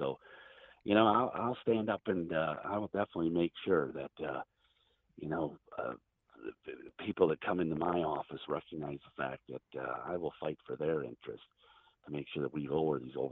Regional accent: Wisconsin, United States; I was raised in Western and Central Wisconsin. I was raised on a family dairy farm in Northern La Crosse County.

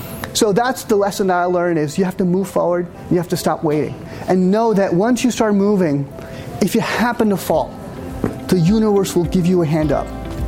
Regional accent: New York City, New York, United States; And I said, no, I'm a New Yorker.

